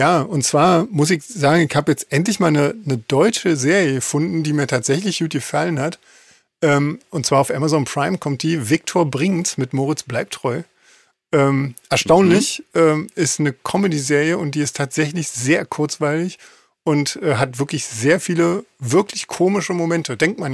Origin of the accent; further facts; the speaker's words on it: East Germany, Germany; Nein, wir sind aus der DDR.